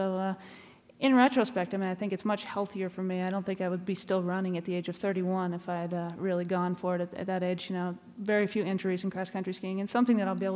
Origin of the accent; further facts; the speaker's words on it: Anchorage, Alaska, United States; And growing up in Anchorage, Alaska, some people kind of stopped me along my way and say, now … you know, running through the winter, deep snow